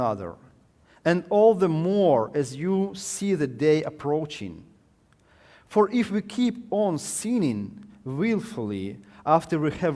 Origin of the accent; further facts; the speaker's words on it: Ukraine; English is a second language; So I was born in Ukraine and raised in Ukraine, which was the part of the Soviet Union in my childhood and my youth time.